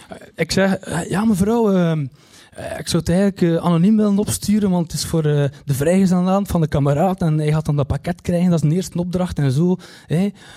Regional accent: Kortrijk, Flanders, Belgium; ik kom uit Kortrijk en Kortrijk is zo groot.

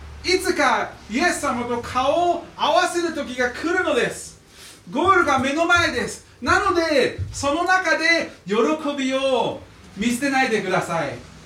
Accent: United States; 僕はアメリカ人なので寛容という言葉を聞いたときに、は?というのが普通です。

